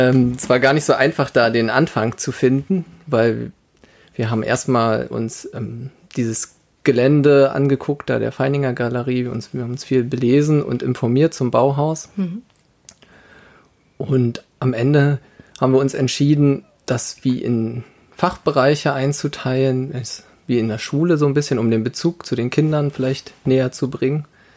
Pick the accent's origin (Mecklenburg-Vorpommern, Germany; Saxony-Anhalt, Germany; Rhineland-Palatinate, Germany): Mecklenburg-Vorpommern, Germany; Usedom; moved away as an adult; now in Dresden, Germany; Ich bin auf Usedom groß geworden und zum Studium nach Dresden gezogen.